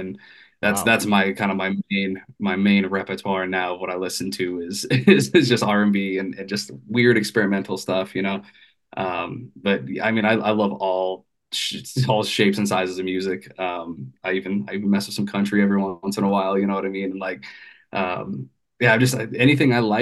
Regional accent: Spokane, Washington, United States; I'm from Spokane, Washington, so I'm on the complete opposite side of the country.

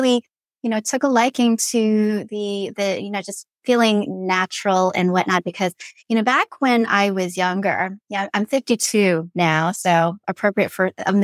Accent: Long Island, New York, United States; moved away as an adult; now in Virginia, United States; I'm a Korean-American adoptee. And I was raised on Long Island in New York for a couple of decades and then made my way down to Virginia, DC

